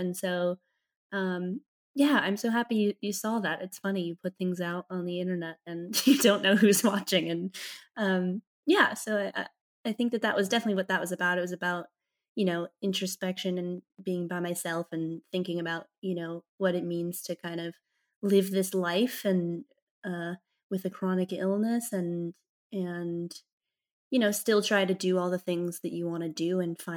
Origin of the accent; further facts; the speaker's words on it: Los Angeles, California, United States; But I'm from LA. I'm from the Valley.